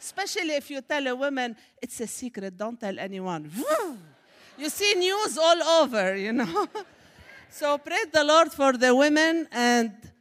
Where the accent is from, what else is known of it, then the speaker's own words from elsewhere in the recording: Syria; I come from Syria, where it's war, crazy war, evil war, killing, bombs, fights.